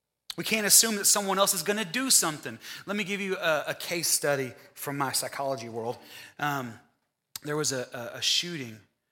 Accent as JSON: {"language": "English", "country": "United States", "said": "Privilege is that, you know, I'm an American, and so when the TV's on, I can change the channel."}